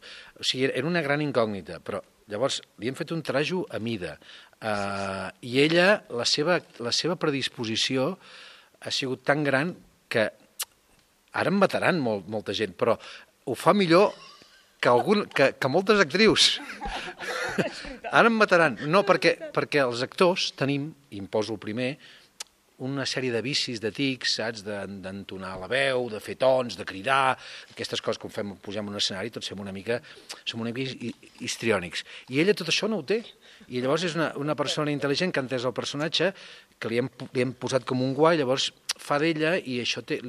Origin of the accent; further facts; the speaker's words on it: Catalonia, Spain; per què som com som els catalans